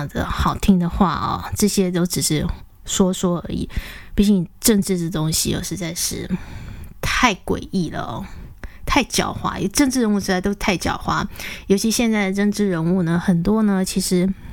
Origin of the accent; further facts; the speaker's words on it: Taiwan; 毕竟自己身在远方呢，还是身为一个台湾人哦，非常以台湾人为骄傲